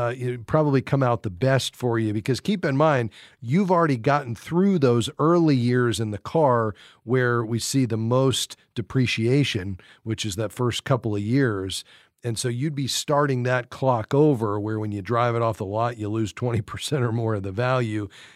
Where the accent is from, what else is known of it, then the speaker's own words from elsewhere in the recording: Fort Lauderdale, Florida, United States; we go right down into Miami, Florida, just south of where I grew up in Fort Lauderdale.